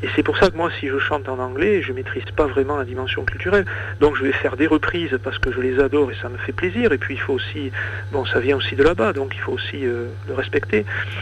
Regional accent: France; on est français donc on se comprend entre français.

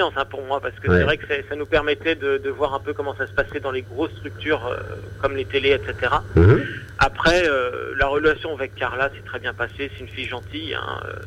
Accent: Paris, Île-de-France, France; Donc, arriver comme ça en tant que Parisien, essayer de jouer

